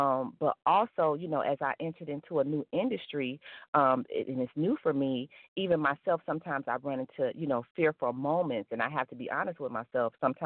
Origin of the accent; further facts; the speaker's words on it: Detroit, Michigan, United States; now in Atlanta, United States; Again, that was Steve Maxwood from my hometown, Detroit, Michigan.